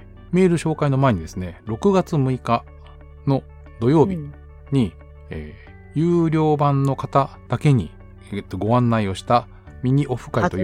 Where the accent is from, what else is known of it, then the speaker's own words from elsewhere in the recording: Gunma, Japan; 私群馬県出身なんですけど